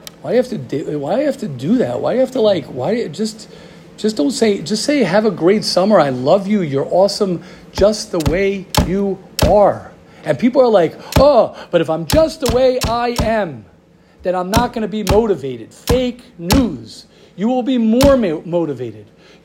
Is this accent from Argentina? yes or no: no; Israel; English is a second language; To love the I say cats because I'm from Israel.